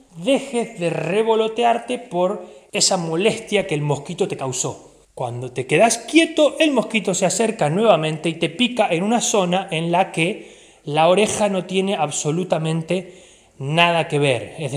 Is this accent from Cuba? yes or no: no; Necochea, Buenos Aires Province, Argentina; Yo recuerdo aquellas noches casi en vela en Necochea, Argentina, la ciudad de donde soy